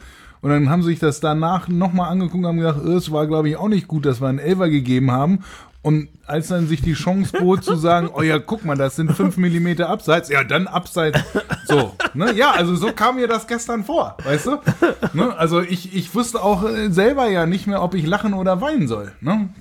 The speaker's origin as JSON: {"language": "German", "town": "Mainz", "region": "Rhineland-Palatinate", "country": "Germany", "said": "ich auch als Mainzer"}